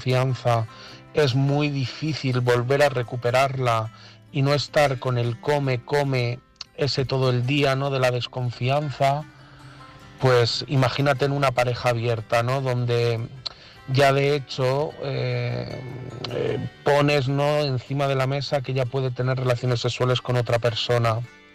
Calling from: Madrid, Community of Madrid, Spain; de Madrid

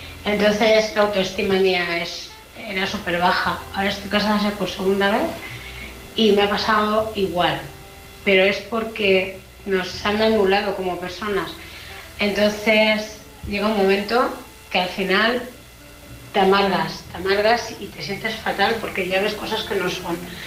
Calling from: Alicante, Valencian Community, Spain; de Alicante. Nada, he salido un momentito, que estoy trabajando.

